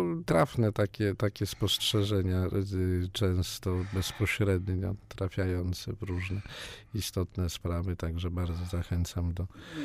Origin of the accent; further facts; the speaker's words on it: Warsaw, Masovian Voivodeship, Poland; born there; prażanin z urodzenia, urodziłem się tutaj 100 metrów w tym szpitalu właśnie niedaleko